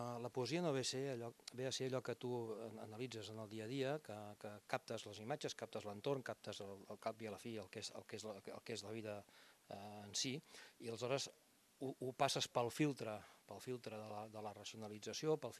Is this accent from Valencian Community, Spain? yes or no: no; Premià de Dalt, Catalonia, Spain; jo soc de Premià de Dalt, i el Maresme i les contrades del Maresme